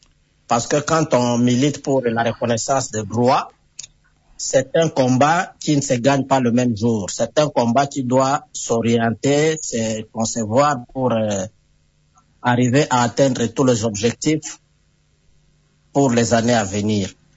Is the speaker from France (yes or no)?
no; DR Congo; c'est chez nous, en République démocratique du Congo